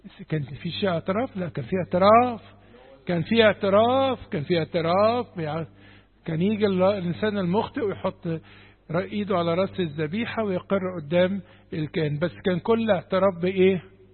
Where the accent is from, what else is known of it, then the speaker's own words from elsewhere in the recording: Egypt; بيقول لك احنا مصريين كنا هنعتبر امم، امميين